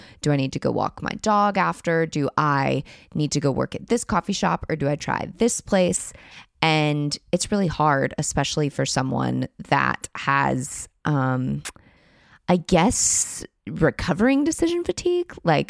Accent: United States; my experience as an American woman

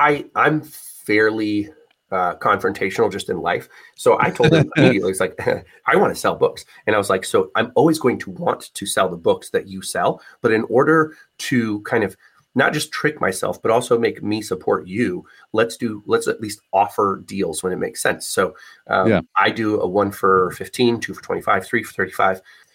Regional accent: Nebraska, United States; I would tell people I was from the Midwest, and they'd be like, Nebraska's not the Midwest.

